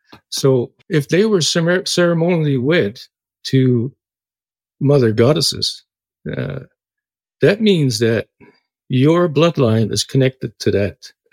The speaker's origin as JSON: {"language": "English", "region": "East Coast", "country": "Canada", "tie": "born or raised there", "said": "fast forward now to I'm growing up in Canada on the East Coast"}